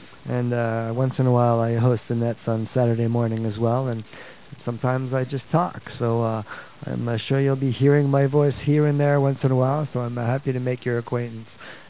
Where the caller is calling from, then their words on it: Montreal, Quebec, Canada; I'm transmitting from Montreal, Canada tonight.